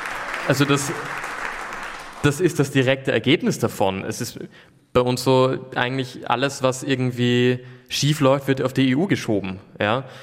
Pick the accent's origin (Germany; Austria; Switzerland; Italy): Austria; Also, also bei uns in Österreich gibt es eben 5 Parlamentsparteien